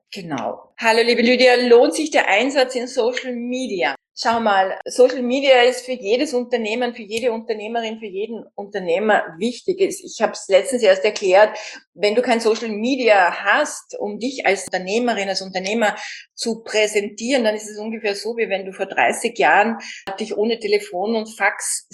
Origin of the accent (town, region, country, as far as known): Vienna, Austria